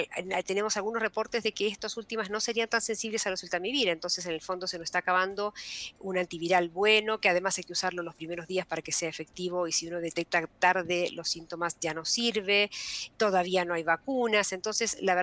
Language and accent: Spanish; Argentina; Yo que soy argentina, o sea, la siento mucho.